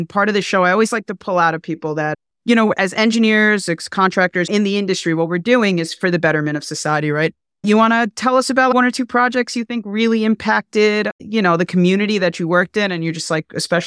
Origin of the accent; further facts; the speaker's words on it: New York City, New York, United States; I'm a New Yorker like you, right?